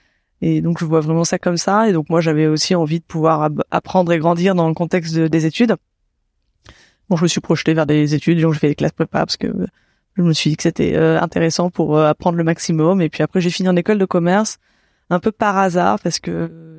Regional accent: Auvergne-Rhône-Alpes, France; Alors, à 7 ans, je suis arrivée dans la Drôme à ce moment-là.

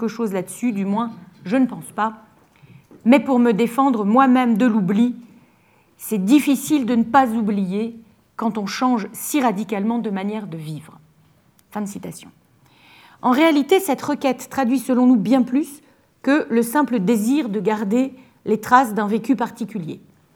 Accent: Strasbourg, Grand Est, France; on vient tous les deux de Strasbourg

